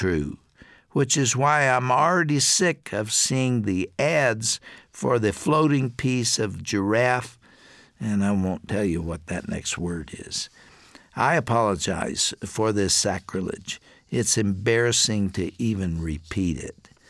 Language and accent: English; Colorado, United States; the majority of voters in my home state of Colorado have foolishly legalized and decriminalized the sale, distribution, and use of marijuana.